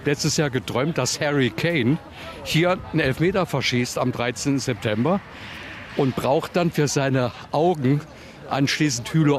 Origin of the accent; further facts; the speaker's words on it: Elversberg, Saarland, Germany; Ich bin halb Schwarzwälder, halb Elversberger. Meine Großeltern wohnen hier hinterm Haus. Also ich bin halber Saarländer oder besser gesagt Emmersperger.